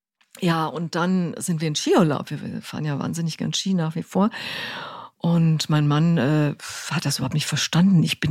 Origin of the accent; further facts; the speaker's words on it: Cologne, North Rhine-Westphalia, Germany; In Hessen gibt es so einen Spruch, ich bin ja Kölnerin, ne?